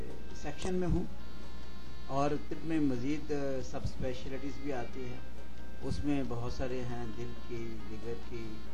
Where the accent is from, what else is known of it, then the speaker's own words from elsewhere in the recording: Lahore, Punjab, Pakistan; also born or lived in United States; میں ویسے تو لاہور سے ہوں جی،